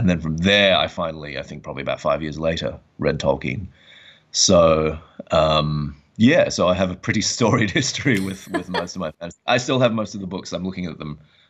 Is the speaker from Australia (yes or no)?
yes; Australia; now in United States; because I'm Australian, right?